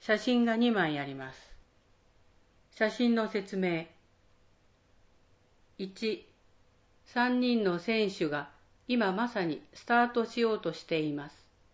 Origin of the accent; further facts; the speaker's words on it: Kawanishi, Niigata, Japan; now in Tsunan, Japan; 私の実家は旧川西町であり、妻の実家も十日町市と、二人とも魚沼の空気と水と土地で育ちました。